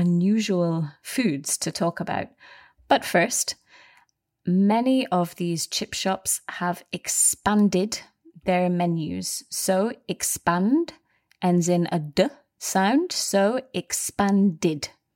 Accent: Scotland, United Kingdom; There isn't even any kind of regional difference, as we are both from Scotland and we say different things.

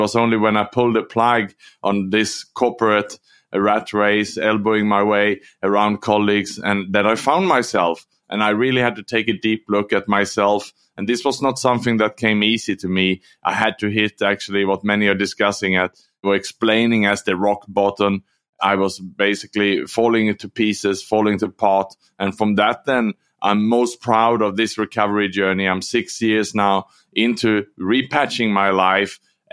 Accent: Sweden; born there; English is a second language; So, Steve, I was born in Sweden

